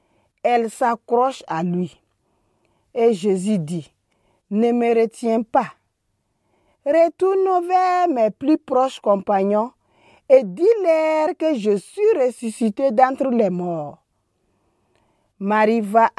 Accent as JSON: {"language": "French", "country": "Burkina Faso", "said": "Je suis du Burkina."}